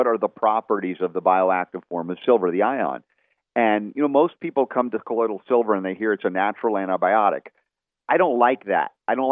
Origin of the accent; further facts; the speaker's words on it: United States; the assumption from an American mindset, and I'm an American